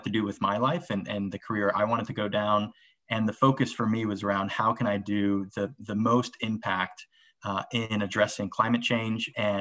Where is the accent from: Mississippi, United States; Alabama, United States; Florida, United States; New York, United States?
Florida, United States; Miami; now in Orlando, United States; Originally, I'm from Miami, Florida. I'm a Cuban American, and I was born and raised down there and came up here to Orlando to study at the University of Central Florida.